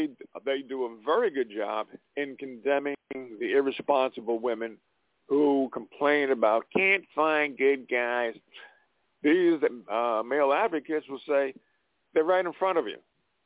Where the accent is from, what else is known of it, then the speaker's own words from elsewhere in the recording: Montana, United States; I am from Montana. This is